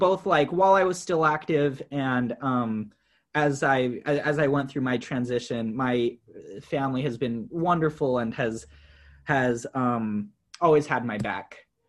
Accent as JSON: {"language": "English", "region": "Utah", "country": "United States", "tie": "born or raised there", "also_born_or_lived": "Valencia, California", "said": "So I was born and raised mostly in Utah, although my family and I lived in Southern California in Valencia for a couple years while I was in elementary school. Graduated high school in Utah"}